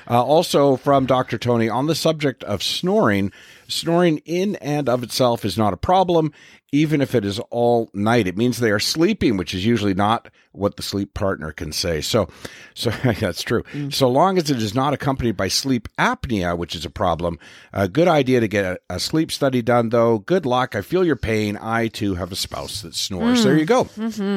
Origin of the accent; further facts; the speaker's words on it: Newfoundland and Labrador, Canada; I remember growing up in Newfoundland and watching ITV, particularly the car commercials.